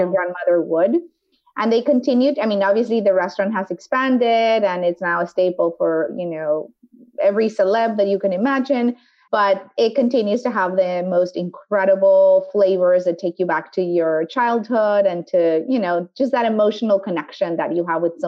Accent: Mexico; English is a second language; I grew up in Mexico, right?

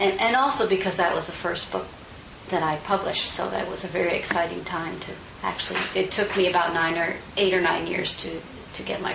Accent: Massachusetts, United States; I'm from Massachusetts.

